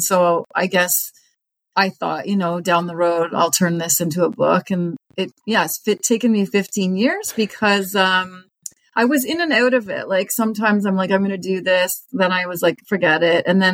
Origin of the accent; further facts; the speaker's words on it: Canada; I was 35 at the time, so I'm Canadian.